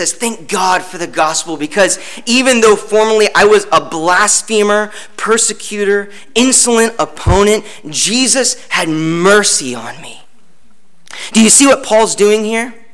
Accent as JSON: {"language": "English", "region": "California", "country": "United States", "tie": "born or raised there", "lives_now": "Wake Forest, United States", "said": "Living here in Wake Forest, North Carolina, you don't really get an appreciation for water like you do growing up in California."}